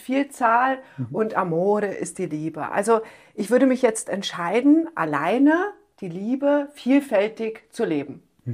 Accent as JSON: {"language": "German", "region": "Berlin", "country": "Germany", "said": "ich bin aus Berlin"}